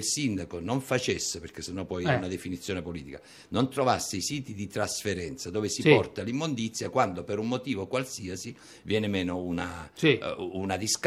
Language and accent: Italian; Calabria, Italy; born there; moved away as an adult; now in Naples, Italy; Io sono nato in Calabria, sono venuto in questa città per studiare quando non c'erano le università al sud, e ci siamo con la famiglia, ci siamo innamorati di questa bellissima città, era il 63, e siamo rimasti qua.